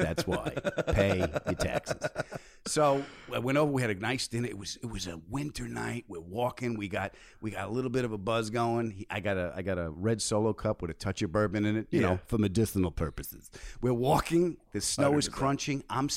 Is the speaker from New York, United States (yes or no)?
yes; Long Island, New York, United States; I grew up on Long Island.